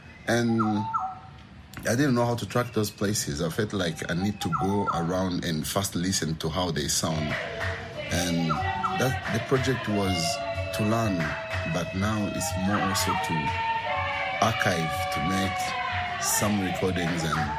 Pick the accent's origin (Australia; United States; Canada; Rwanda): Rwanda; Rusizi, Western Province; born there; So my grandpa used to tell me I'm from Chinyaga. And then I was like, what is Chinyaga? Because when I was born, it was called Chiangugu by then. And some people know it as Lusizi, now it's called Lusizi.